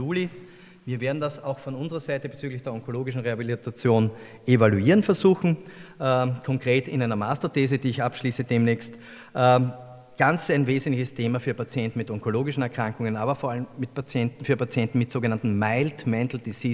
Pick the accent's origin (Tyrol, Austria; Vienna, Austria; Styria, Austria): Styria, Austria; Sie wissen vielleicht, ich bin ein Steirer